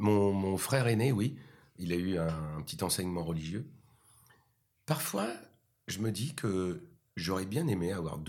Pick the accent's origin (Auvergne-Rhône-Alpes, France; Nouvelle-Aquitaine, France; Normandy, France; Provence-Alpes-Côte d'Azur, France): Normandy, France; moved away as an adult; Normand, c'est important. Je suis né en Normandie. J'ai quitté la Normandie quand j'ai réussi le conservatoire. Donc, j'avais 21 ans.